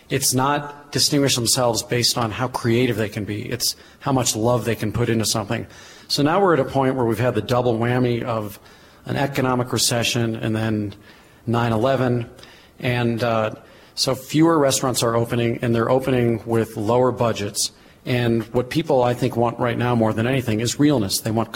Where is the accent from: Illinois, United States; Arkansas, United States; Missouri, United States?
Missouri, United States; St. Louis; When I grew up in St. Louis, I would travel to Chicago all the time.